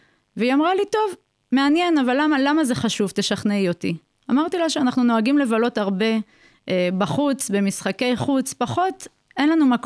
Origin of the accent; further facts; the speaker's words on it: Ofakim, Southern District, Israel; כילדה שגרה בשכונת מצוקה, אפשר לומר, באופקים. קראו לה מרכז קליטה, לימים היא קיבלה את השם קיבוץ גלויות.